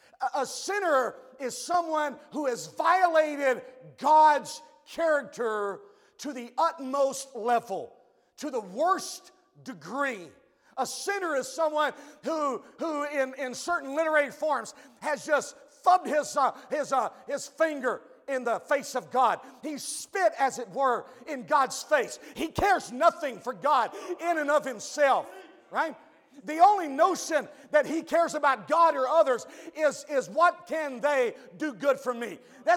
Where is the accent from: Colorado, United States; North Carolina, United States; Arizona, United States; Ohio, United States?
North Carolina, United States; Mount Olive; just a little peon growing up in Mount Olive, North Carolina